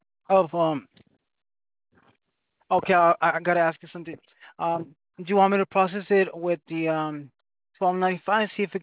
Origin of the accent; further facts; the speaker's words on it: Phoenix, Arizona, United States; now in Florida, United States; Oh, okay. Well, I'm from Phoenix. It's called Maricopa County.